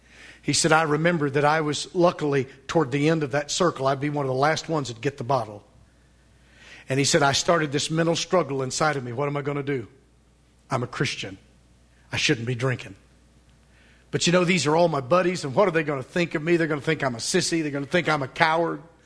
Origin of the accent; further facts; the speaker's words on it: Van Buren, Arkansas, United States; I grew up in Van Buren, Arkansas, as most of you know